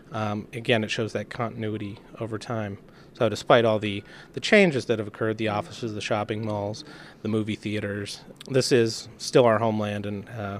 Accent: Eklutna, Alaska, United States; Like where I'm from Aklutna, we have to have an educational fish permit.

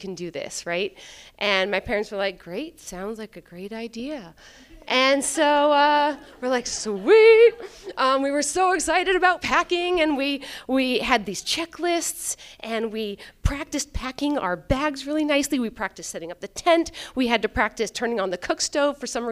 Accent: Talkeetna, Alaska, United States; Plus, I'm from Talkeetna, so I get a pass, right? My parents made it up to Seward, Alaska from San Antonio, Texas, looking for a change, and they got that change.

